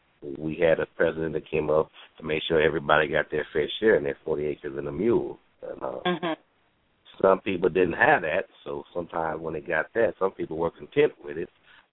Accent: Peoria, Illinois, United States; I'm from Peoria, Illinois

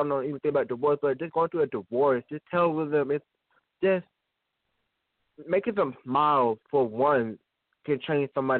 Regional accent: Jefferson, Georgia, United States; also born or lived in Athens; And I was born in Athens, but I'm raised in Jefferson.

